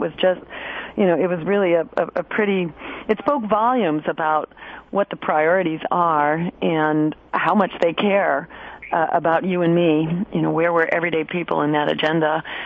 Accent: Massachusetts, United States; in my home state in Massachusetts

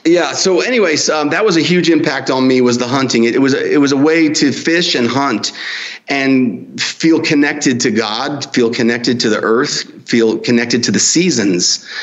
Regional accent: Staten Island, New York, United States; I was from Staten Island, New York, and no opportunities.

